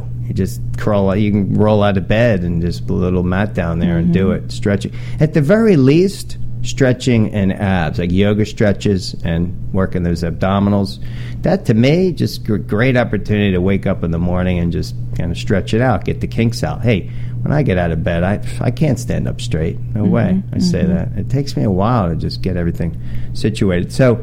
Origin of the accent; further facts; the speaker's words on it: New Jersey, United States; I'm from Jersey, not from that Channel Island